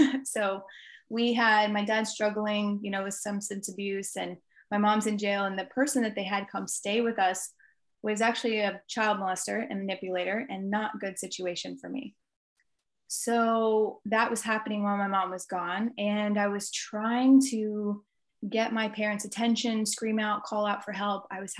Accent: Fort Bliss, Texas, United States; born there; I was born actually in Fort Bliss, Texas. So I've been all over the place.

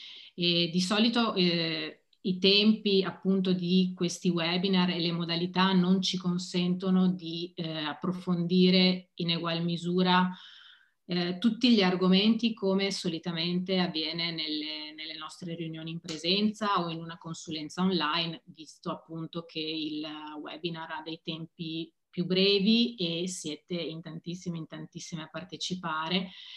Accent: Padua, Veneto, Italy; io essendo padovana sono orgogliosissima di questo progetto

